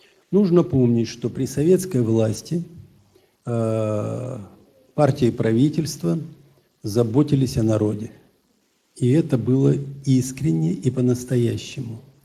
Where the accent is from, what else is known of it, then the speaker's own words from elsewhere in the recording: Siberia, Russia; мы же сибиряки, я справлюсь, я здоровый